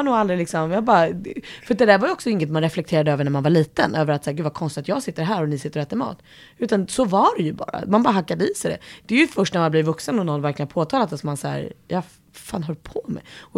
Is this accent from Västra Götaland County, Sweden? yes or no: no; Tullinge, Stockholm County, Sweden; Tullingen där jag är uppvuxen har haft liksom, både de jätterika som bor i de 20 stora villorna. Men sen så finns det också de som kämpar mer och har andra förutsättningar i livet.